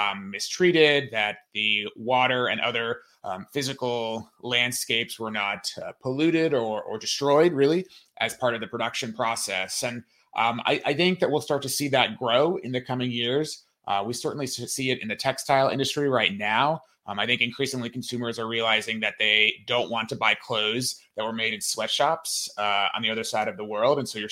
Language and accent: English; United States; Well, I will say, as an American, I hate to prognosticate this election, right?